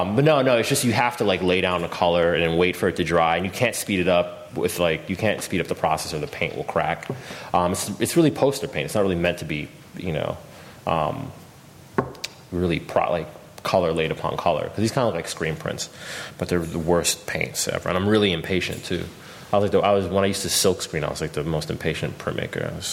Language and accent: English; United States; Like, they should be spitting on me right now. I'm an American.